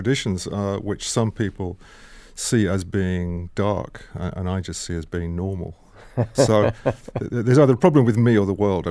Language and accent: English; London, United Kingdom; like 10, 11 years old, I'd be very bored as a kid. You know, like the weather would be terrible. This is growing up in London.